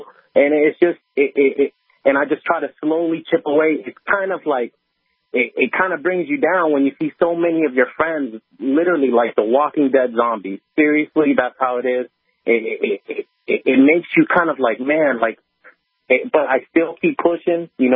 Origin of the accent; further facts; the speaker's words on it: Dominican Republic; now in United States; I'm an immigrant. That's why I said that, because I come from Dominican Republic